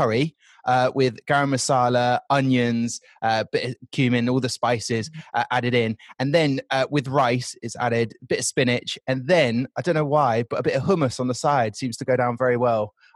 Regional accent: Southampton, South East England, United Kingdom; when I grew up in Southampton

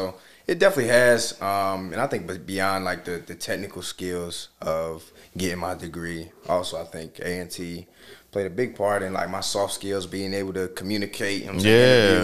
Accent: Charlotte, North Carolina, United States; So I'm from Charlotte. I went to school in Greensboro.

